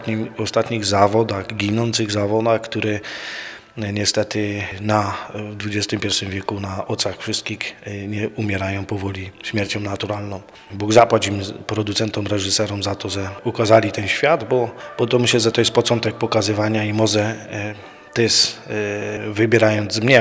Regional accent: Górna Ochotnica, Lesser Poland, Poland; jestem z Górnej Ochotnicy, jestem tym najmłodszym bacą na Podhalu.

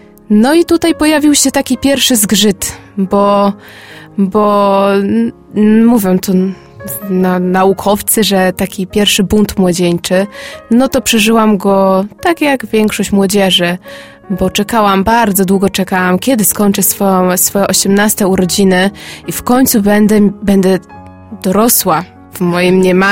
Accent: Gdańsk, Pomeranian Voivodeship, Poland; No, a że pochodzę z Gdańska, to też bardzo blisko Sopotu

